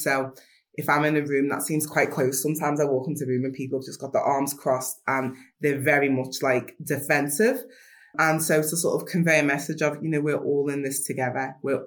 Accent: Liverpool, North West England, United Kingdom; I'm from Liverpool 8, from Toxteth

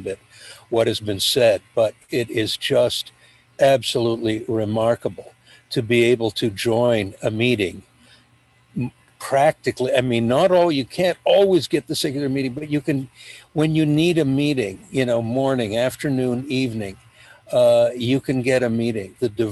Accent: Toronto, Ontario, Canada; I'm an addict from Toronto.

